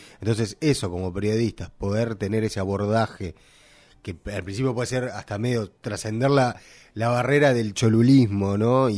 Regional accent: Uruguay; que nos define a nosotros como uruguayos

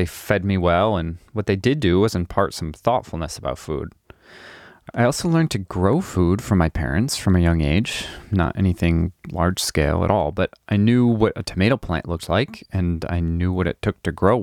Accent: Midwest, United States; So I grew up in the Midwest.

